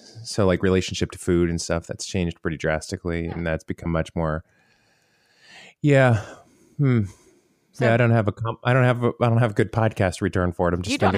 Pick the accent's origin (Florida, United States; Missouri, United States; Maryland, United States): Florida, United States; I'm from Florida.